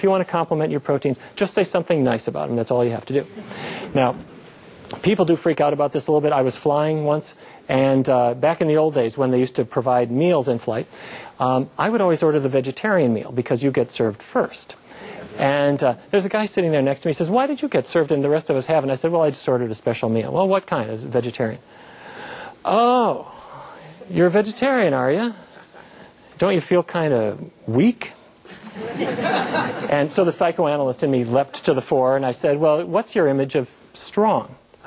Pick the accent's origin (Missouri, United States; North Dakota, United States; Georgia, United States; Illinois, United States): North Dakota, United States; Fargo; Now, we all really grew up with meat-based diets. I grew up in Fargo, North Dakota, and that was the only way we knew to eat.